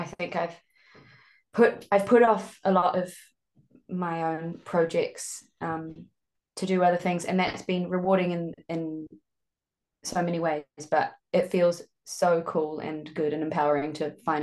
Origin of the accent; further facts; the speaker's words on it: New Zealand; that's the gold about coming from this land, is that we're raised with so much space around us to think